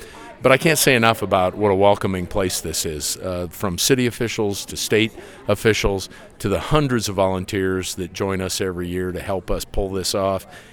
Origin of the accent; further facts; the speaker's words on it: Meade, Nebraska, United States; Sure. I grew up in Meade, Nebraska, and I was a member of the Meade FFA chapter.